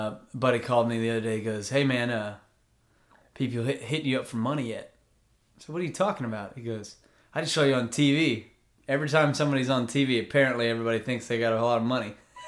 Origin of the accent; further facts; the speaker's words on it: Texas, United States; growing up in Texas, and you know, peewee football all the way to, you know, college and the pro level.